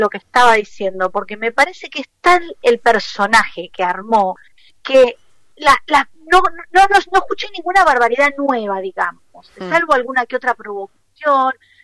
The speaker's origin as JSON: {"language": "Spanish", "country": "Argentina", "said": "creo que somos muchos los argentinos y las argentinas que nos conmovemos con lo que nos va sucediendo"}